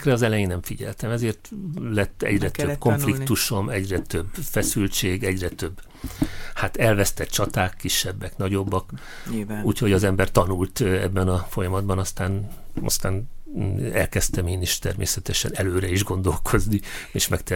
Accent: Szikszó, Borsod-Abaúj-Zemplén, Hungary; born there; Igen, Szikszón születtem.

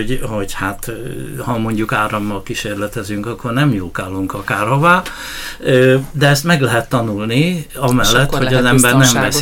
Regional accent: Sátoraljaújhely, Borsod-Abaúj-Zemplén, Hungary; born there; de mivel én sátorajai helyben születtem, és ott nem volt kémia tagozat

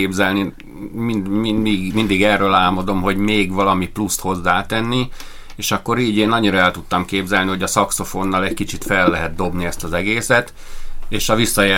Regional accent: Miskolc, Borsod-Abaúj-Zemplén, Hungary; Végül is, mint miskolciak akár ez is lehet

